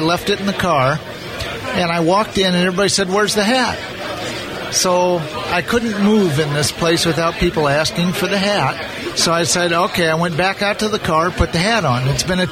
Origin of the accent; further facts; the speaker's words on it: Lincoln, Nebraska, United States; from Lincoln, Nebraska